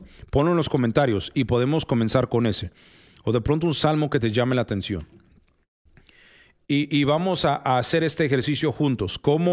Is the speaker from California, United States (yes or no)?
no; Texas, United States; born there; Spanish is a second language; yo nací en Texas, en Estados Unidos, y mi gramática en español no es tan bueno.